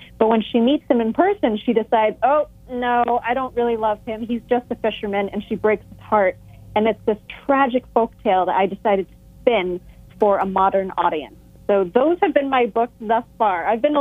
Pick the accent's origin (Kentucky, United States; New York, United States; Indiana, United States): New York, United States; born there; Because as a Vietnamese American, I was born in New York, but my heritage is Vietnamese. My parents immigrated over in the mid 70s.